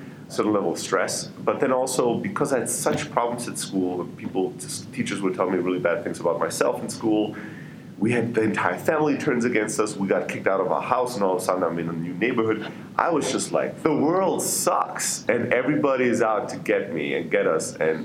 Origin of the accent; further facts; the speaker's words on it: Germany; I grew up in Germany, although we were a Greek family, and it was very much an immigrant factory worker upbringing.